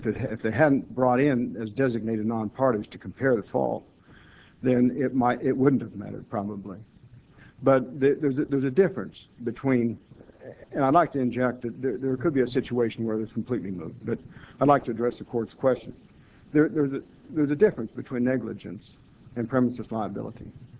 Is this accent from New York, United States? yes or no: no; Fort Collins, Colorado, United States; I'm from Fort Collins.